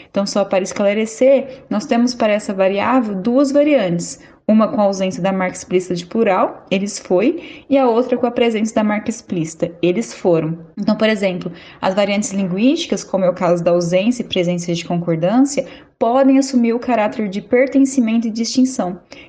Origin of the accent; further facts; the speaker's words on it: Monte Azul Paulista, São Paulo, Brazil; da cidade de Monte Azul Paulista, minha cidade natal